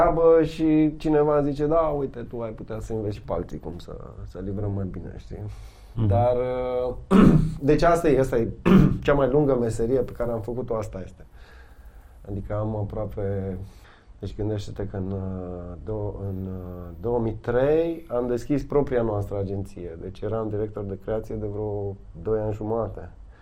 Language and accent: Romanian; Timișoara, Timiș County, Romania; moved away as an adult; now in Bucharest, Romania; deja am mai mult trăit în București decât în Timișoara. Am plecat la 22 de ani și acum am 48 împliniți.